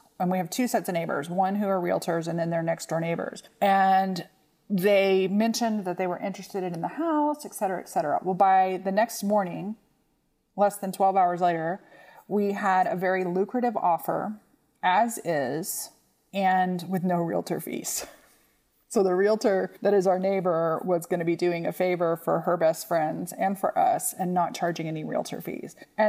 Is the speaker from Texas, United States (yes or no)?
yes; Austin, Texas, United States; now in Denton, United States; Austin is my hometown. I love it. My family lives there.